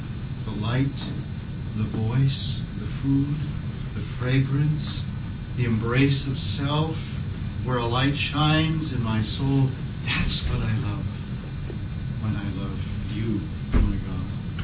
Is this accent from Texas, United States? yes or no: no; Atlanta, Georgia, United States; I'm from Atlanta, so folks, you know, I've been in Ebenezer and other places.